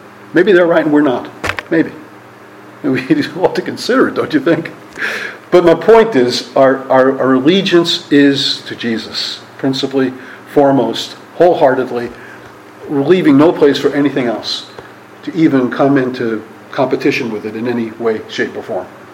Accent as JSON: {"language": "English", "region": "New York", "country": "United States", "said": "And I told them, I was from New York."}